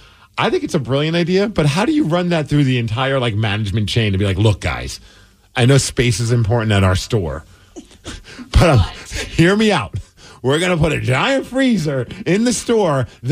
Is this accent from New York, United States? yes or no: yes; Brooklyn, New York, United States; I grew up in Brooklyn.